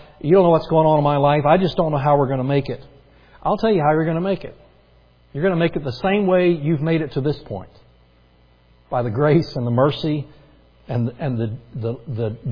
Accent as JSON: {"language": "English", "region": "the South", "country": "United States", "tie": "born or raised there", "said": "I grew up in the South. Most of you know"}